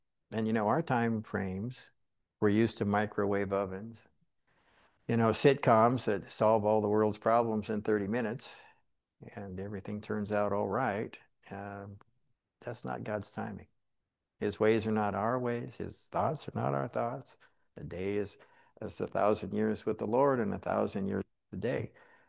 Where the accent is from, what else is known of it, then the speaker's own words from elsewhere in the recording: Boise, Idaho, United States; born there; mom went to a different high school after I was born in Boise there